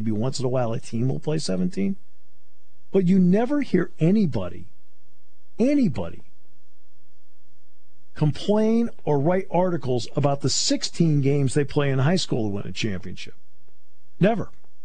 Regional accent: New England, United States; My brother and I grew up in New England, and so we didn't get TV quarterbacks in New England.

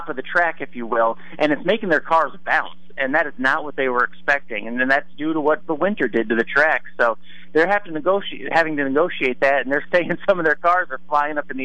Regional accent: Charlotte, North Carolina, United States; You know, I'm from Charlotte, the Charlotte Hornets.

